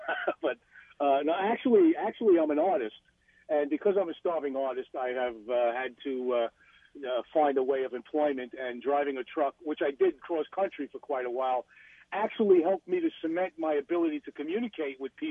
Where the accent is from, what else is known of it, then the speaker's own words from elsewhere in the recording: Brooklyn, New York, United States; accent: New York; also born or lived in Queens; Yeah, I was born in Mashpee, Queens. I was raised in Brooklyn.